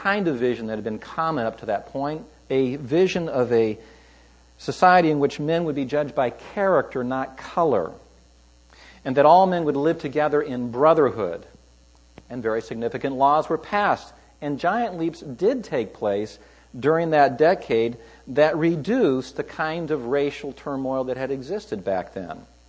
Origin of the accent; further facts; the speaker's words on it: California, United States; I always say I'm a Californian.